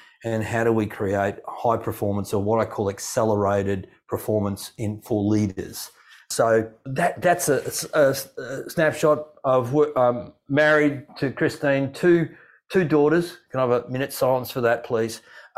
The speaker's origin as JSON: {"language": "English", "town": "Gold Coast", "region": "Queensland", "country": "Australia", "tie": "born or raised there", "said": "I grew up on a farm. I live in Queensland, Australia. In actual fact, I grew up on the Gold Coast. I live these days in Brisbane."}